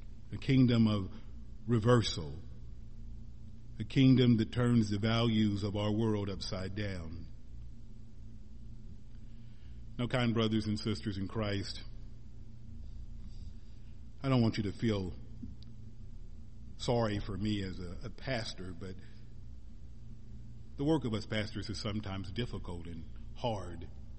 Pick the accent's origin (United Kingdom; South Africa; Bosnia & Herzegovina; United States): United States; Missouri; I'm from Missouri, and everybody in Missouri is a Kansas City fan.